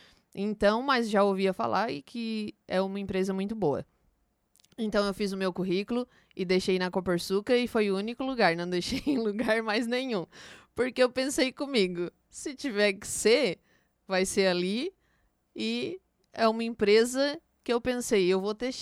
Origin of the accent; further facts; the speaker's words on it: Criciúma, Santa Catarina, Brazil; now in Turvo, Brazil; tem 33 anos, sou natural de Criciúma, estou no Turvo fazem 9 anos, sempre morei em Criciúma, minha família toda é de lá.